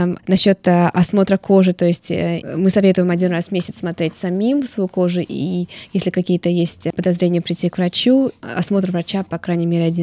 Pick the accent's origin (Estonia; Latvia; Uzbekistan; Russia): Estonia; now in Australia; Я сама из Прибалтики, когда я видела солнце в Прибалтике, в Эстонии, я сразу выбегала